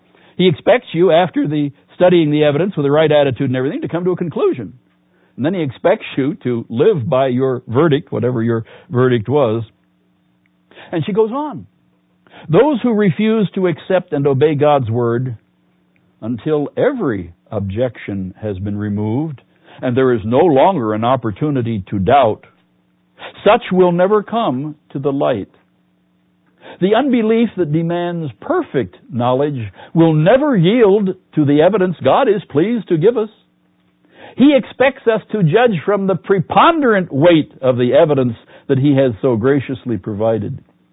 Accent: Pittsburgh, Pennsylvania, United States; My earliest memories are of Pennsylvania. I was born in Pittsburgh in 1927, and my father was the pastor of what was then called the Carr Street Church, and that church still stands.

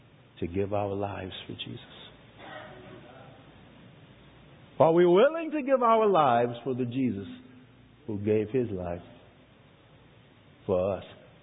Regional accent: the South, United States; I'm from the South. There's dead, then there's real dead.

